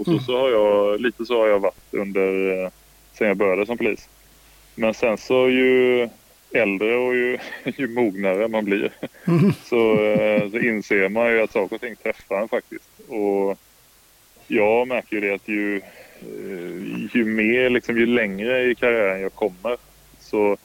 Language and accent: Swedish; Kalmar County, Sweden; jag är från Öland.